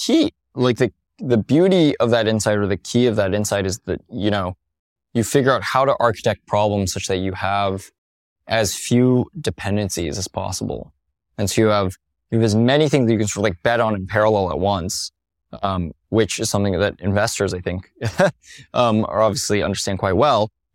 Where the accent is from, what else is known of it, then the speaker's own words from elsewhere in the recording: Los Alamos, New Mexico, United States; I grew up in Los Alamos, New Mexico. Parents, physicists at the lab, a lot of physicists at that lab.